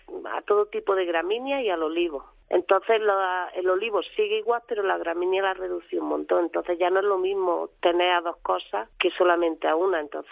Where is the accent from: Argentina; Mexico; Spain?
Spain; Jaén, Andalusia; yo soy de Jaén.